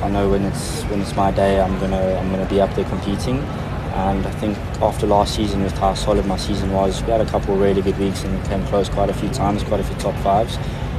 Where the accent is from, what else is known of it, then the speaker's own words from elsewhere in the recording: South Africa; but as a South African, this is something else.